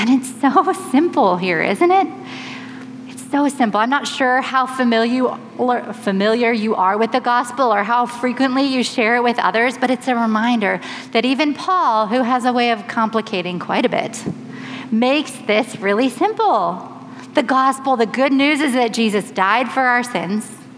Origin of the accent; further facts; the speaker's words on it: Boulder, Colorado, United States; Now, I grew up in Boulder, Colorado, a post-Christian city